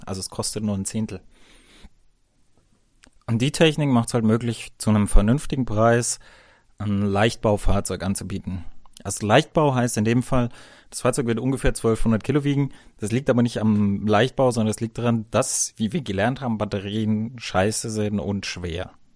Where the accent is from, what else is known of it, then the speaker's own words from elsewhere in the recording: Bavaria, Germany; Bin ja ein Bayer, muss immer ein bisschen Werbung machen für mein Heimatland bei euch Deutschen.